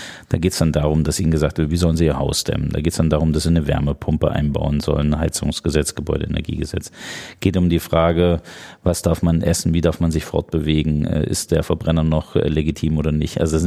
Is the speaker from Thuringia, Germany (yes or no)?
yes; Thuringia, Germany; zuerst einmal bin ich gebürtiger Thüringer